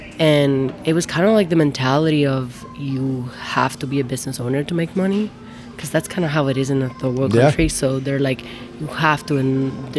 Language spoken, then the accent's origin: English; Dominican Republic; also born or lived in Ohio, United States; So I was born in the United States. Most people think I wasn't, but it was because my parents were living in Ohio. They were studying, but then moved to Dominican Republic. I grew up there